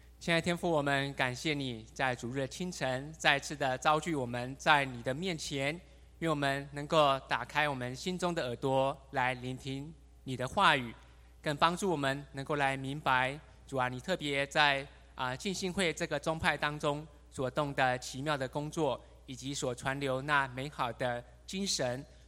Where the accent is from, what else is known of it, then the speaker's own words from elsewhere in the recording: Kaohsiung, Taiwan; 我是在高雄长大的，好，然后这个小时候3年级的时候，我们家就搬家到新兴区哈、那时候就读的一个国小七贤国小